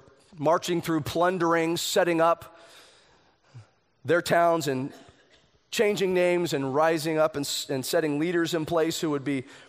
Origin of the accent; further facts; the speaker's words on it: United States; I'm an American. I have so much.